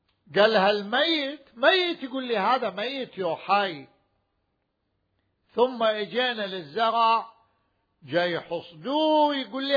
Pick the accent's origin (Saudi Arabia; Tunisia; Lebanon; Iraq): Iraq; غالبا عندنا بالعراق معروف يبيع على أخضر